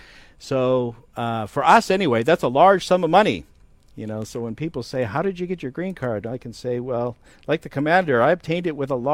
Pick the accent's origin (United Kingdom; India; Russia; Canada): Canada; moved away as an adult; now in Sacramento, United States; I'm actually not born and raised in the USA. I was born and raised in Canada.